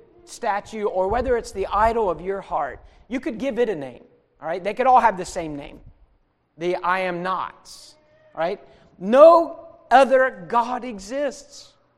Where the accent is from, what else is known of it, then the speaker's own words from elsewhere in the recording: Ohio, United States; Well, I am from Ohio, so they think it's just because I'm a Yankee.